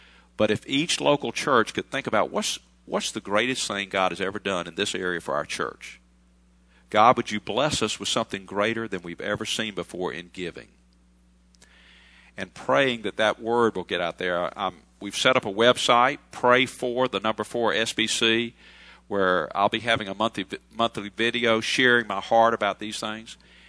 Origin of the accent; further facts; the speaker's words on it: Atlanta, Georgia, United States; And I am very much indebted to my home church pastor in Atlanta. I grew up in Second Apostolian Church in Atlanta.